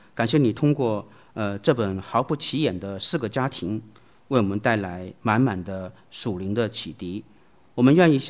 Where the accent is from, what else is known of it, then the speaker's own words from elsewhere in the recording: Hong Kong; 小时候在香港经常看这个粤语片